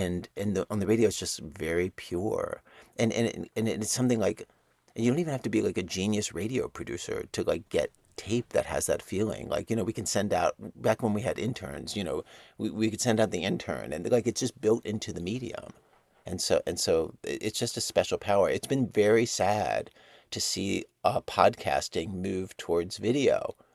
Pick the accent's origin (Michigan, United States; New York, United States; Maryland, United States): Maryland, United States; Baltimore; I grew up in Baltimore, and Philip is older than me.